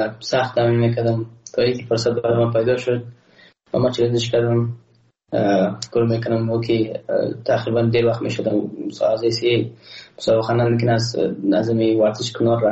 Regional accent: Afghanistan; ما یک افغان هستم و اما یک ملت هستیم

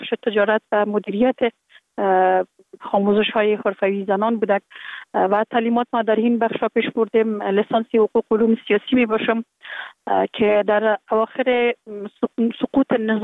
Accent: Kabul, Afghanistan; born there; در کابل زندگی میکنم. در کابل متولد شدیم در سال 1363 در یک خانواده روشن فکر، خانواده که از جمله خانواده های اهل معارف کشور بودن متولد شدیم

